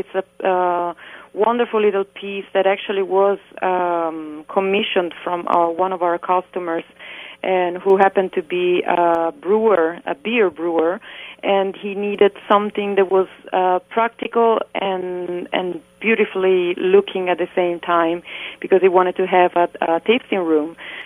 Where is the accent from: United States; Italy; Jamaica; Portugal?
Italy; Rome, Lazio; I am from Rome, and my husband was born in Florence and raised in Rome.